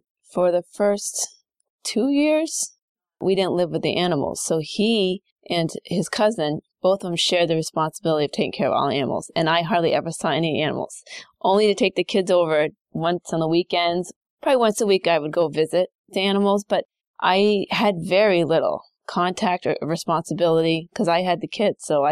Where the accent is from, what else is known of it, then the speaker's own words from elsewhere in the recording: Maine, United States; moved away as an adult; also born or lived in Virginia / Colorado; So originally, I grew up in Maine. So I come from Maine. And I lived there until I was 20s, and then I went to grad school at Virginia Tech